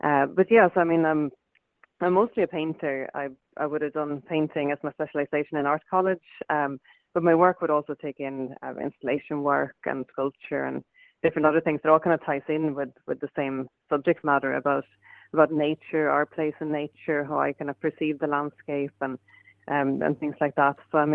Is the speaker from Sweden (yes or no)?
yes; southern Sweden, Sweden; my work is very much concerned with the kind of area where I grew up in Sweden, in southern Sweden.